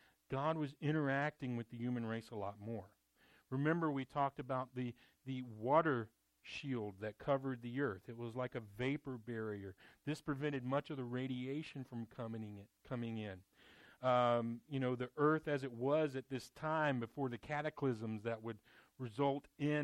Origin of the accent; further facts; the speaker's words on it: North Carolina, United States; I'm from North Carolina. They're rednecks and they drink.